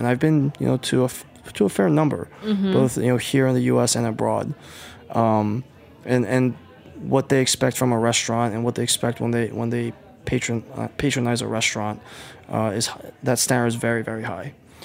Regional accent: Buffalo, New York, United States; now in New York City, United States; I've been in New York for, 12 years now. I'm not a New Yorker, but, originally I'm from outside Buffalo, New York, but, this is where I call home

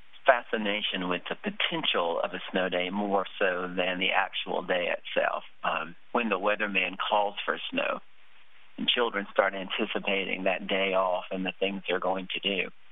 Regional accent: Alabama, United States; I grew up in Alabama, in the northeastern corner of Alabama, the highest elevation of the state and pretty far south.

